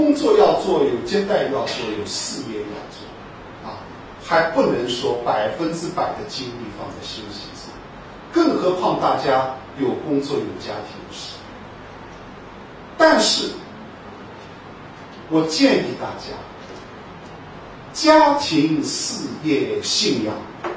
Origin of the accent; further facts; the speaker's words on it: China; 我现在接触社会上的男女老幼啊，有个很明显的感觉，我们中国人呢